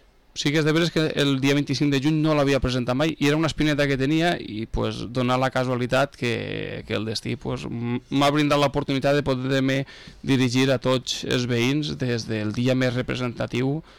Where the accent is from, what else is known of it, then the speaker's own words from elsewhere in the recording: Valencian Community, Spain; first language Valencian; la meva llengua materna és el valencià i la meva llengua materna és heretada dels meus antepassats, de mon pare, de m'abuelo, de mon tío, dels meus cosins, dels meus familiars, dels meus amics